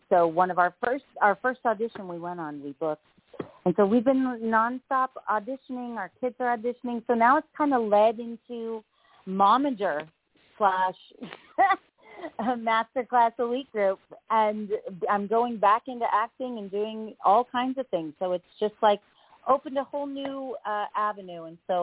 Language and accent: English; Los Angeles, California, United States; Yeah, I was born and raised out here in Los Angeles, California.